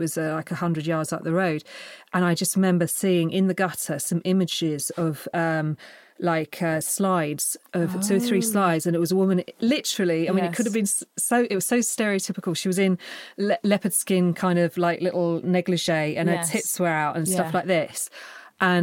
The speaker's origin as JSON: {"language": "English", "region": "England", "country": "United Kingdom", "said": "as an English person that lost her virginity at 16"}